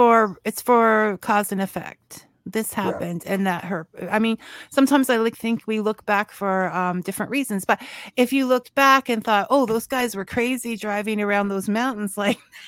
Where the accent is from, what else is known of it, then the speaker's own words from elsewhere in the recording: Ireland; I'm Irish